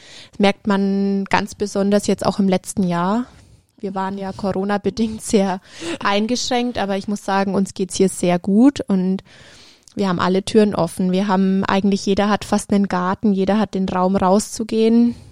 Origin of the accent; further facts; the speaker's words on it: Bavaria, Germany; wir wohnen hier und man redet immer, wir kommen aus dem Fichtelgebirge.